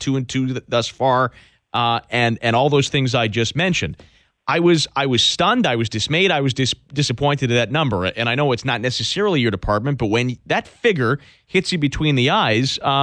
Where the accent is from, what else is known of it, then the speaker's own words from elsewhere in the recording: Saskatchewan, Canada; I grew up in Saskatchewan.